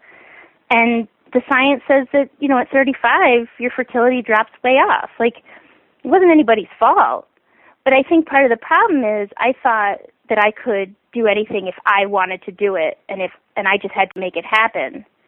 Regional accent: United States; and also just being an American, you think, well, if I work hard enough, I'll just get what I want.

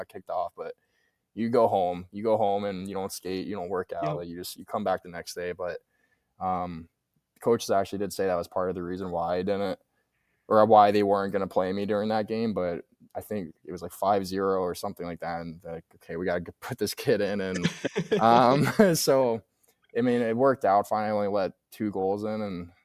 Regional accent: Northville, Michigan, United States; I had no idea what Bowling Green State University was, and it's an hour 20 from my hometown of Northville.

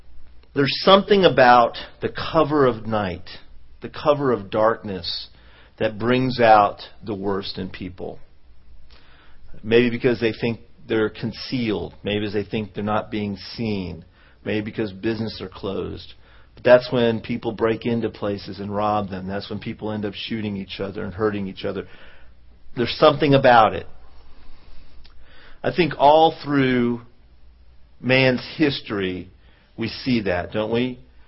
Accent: Dallas, Texas, United States; You know, I grew up in Dallas, went to Lake Hans High School, and then I went to SMU.

